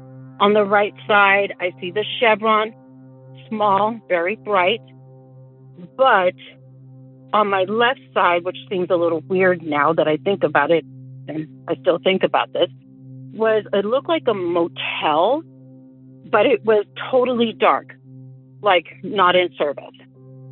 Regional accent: California, United States; I am from California, so I have a little creepy story.

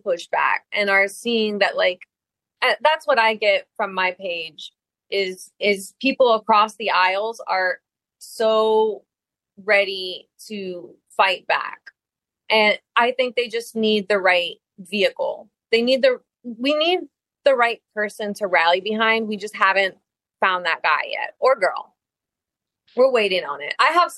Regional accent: Redland, Florida, United States; also born or lived in Miami; but I grew up in Redland, which is its own culture. And then I also, you know, spent a lot of time of my formative years in Miami proper.

